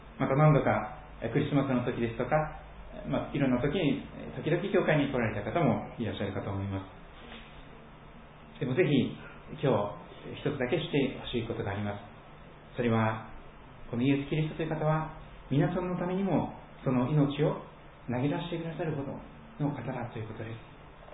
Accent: Kochi, Japan; accent: Tosa dialect; moved away; 高知を長く離れておりましたのでなかなか土佐弁が出てこない。

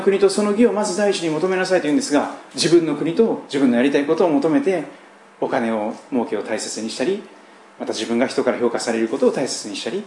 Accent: Kochi, Japan; 私の住んでいた生まれ育った四国の高知県というところは非常に海が綺麗で、川も綺麗です。

